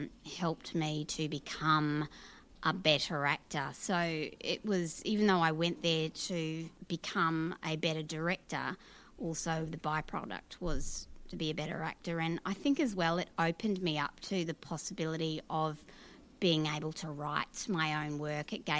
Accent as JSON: {"language": "English", "town": "Brisbane", "region": "Queensland", "country": "Australia", "tie": "born or raised there", "also_born_or_lived": "Korea", "lives_now": "Melbourne, Australia", "said": "So I grew up in Brisbane, and then I moved back to Asia. So I lived in Korea, and then eventually I came to Melbourne in 2009 to study."}